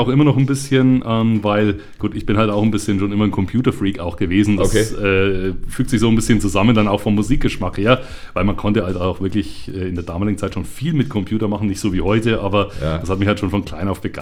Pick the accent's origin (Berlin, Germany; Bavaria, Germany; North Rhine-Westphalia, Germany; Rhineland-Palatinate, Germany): Bavaria, Germany; Hof; Also ich bin ja aus Hof, wie ja jeder weiß, ist ja kein Geheimnis.